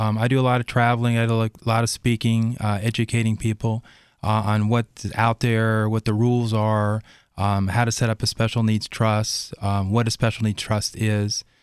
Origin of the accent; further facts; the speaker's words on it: East Coast, United States; also born or lived in California; I grew up, I was born in California, but I mainly grew up here on the East Coast.